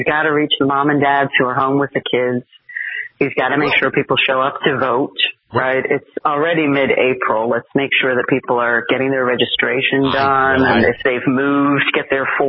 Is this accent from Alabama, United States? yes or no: no; New Jersey, United States; I grew up in North Jersey.